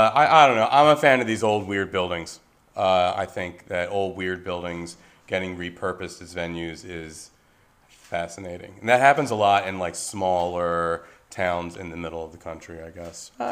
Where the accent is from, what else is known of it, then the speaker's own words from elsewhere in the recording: Lower Merion, Pennsylvania, United States; Well, I was, but then in growing up in Lower Merion School District, as many of us did you go to Lower? As many of us did in this room, I was offered a chance to learn like a band or orchestral instrument in 4th grade